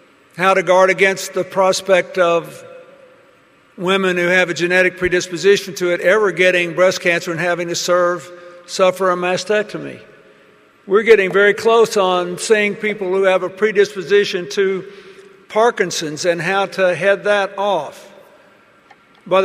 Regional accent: Arkansas, United States; But then you can deny me a lot of credit since I'm from Arkansas.

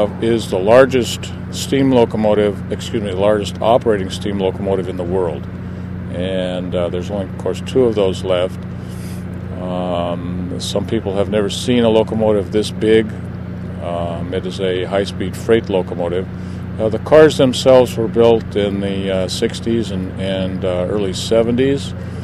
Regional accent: Cheyenne, Wyoming, United States; Yes, I'm from Cheyenne.

